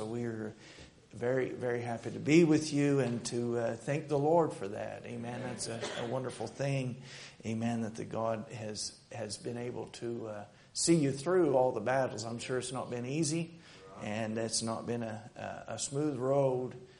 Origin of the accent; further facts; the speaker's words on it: Oklahoma, United States; And we come from Oklahoma